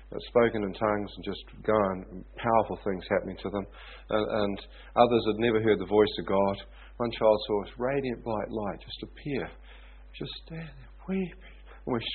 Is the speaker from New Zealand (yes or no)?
yes; New Zealand; I said, "I'm from New Zealand."